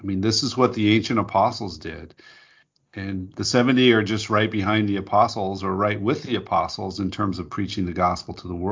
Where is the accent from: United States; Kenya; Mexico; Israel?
United States; Portland, Oregon; a group of biblical scholars actually here in my hometown, Portland, Oregon